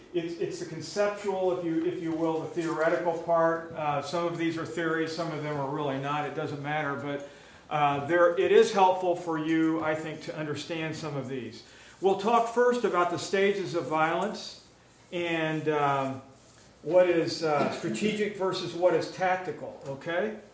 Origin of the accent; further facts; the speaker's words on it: Kansas City, Kansas, United States; Yes, especially if you live in Kansas. I grew up in Kansas City.